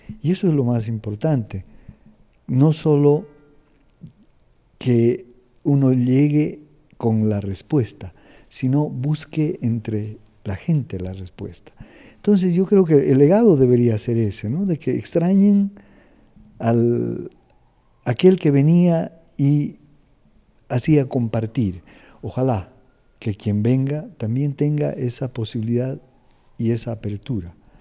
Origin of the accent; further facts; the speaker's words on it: La Paz, Bolivia; pese a que yo soy de La Paz, que es más frío todavía.